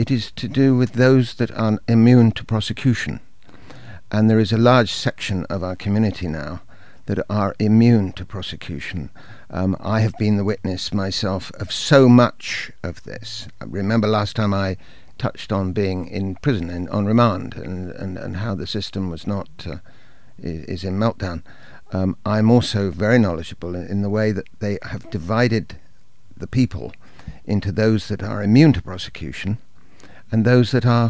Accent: Taunton, South West England, United Kingdom; I come from Taunton

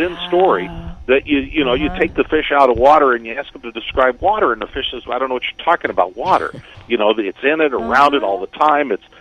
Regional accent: Flagstaff, Arizona, United States; when I was a kid and growing up in Flagstaff, Arizona

